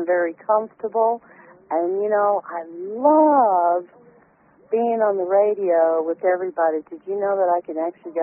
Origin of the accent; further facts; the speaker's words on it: Hawaii, United States; accent: southern drawl; I am very divinely proud of being Hawaiian and from the culture. I do speak with a southern drawl